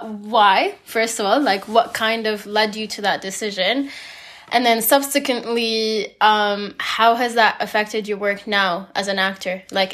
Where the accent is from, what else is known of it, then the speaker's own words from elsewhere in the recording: Egypt; now in Budapest, Hungary; I'm not American. I'm Egyptian. I'm a filmmaker.